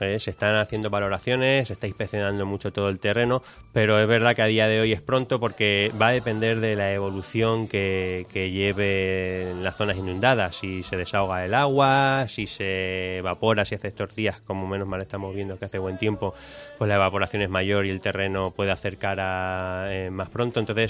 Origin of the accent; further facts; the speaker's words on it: Castilla-La Mancha, Spain; Bueno, han sido en total esas tres tormentas que han afectado a La Manchuela. Ha habido pueblos pues que no le ha tocado nada, ha habido otros que les ha tocado una y pueblos como el mío